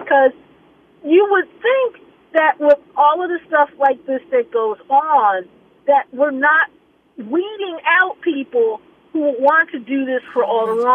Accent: Pemberton, New Jersey, United States; Well, I'm originally from Pemberton, New Jersey, which is not too far from Atlantic City

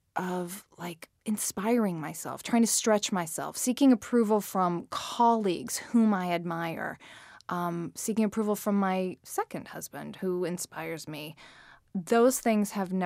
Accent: Atlanta, Georgia, United States; I grew up in Atlanta in the 80s, and I went to a wonderful public high school called North Springs High School.

